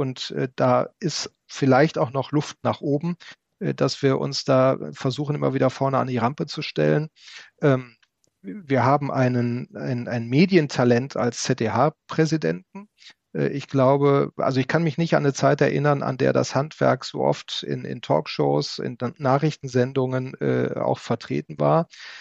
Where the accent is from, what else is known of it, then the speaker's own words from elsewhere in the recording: Rhineland, Germany; Als Rheinländer